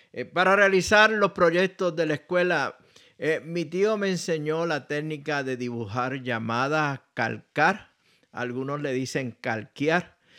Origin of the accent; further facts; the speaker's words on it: Puerto Rico; cerca de mi pueblo natal allá en Puerto Rico.